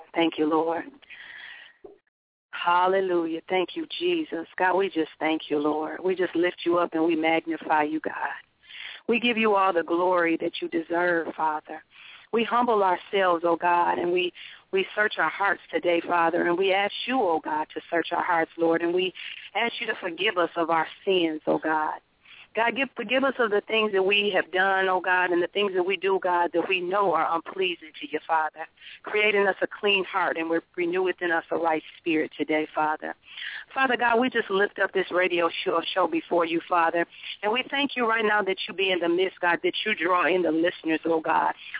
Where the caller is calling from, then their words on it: Raleigh, North Carolina, United States; I'm calling you from Raleigh, North Carolina.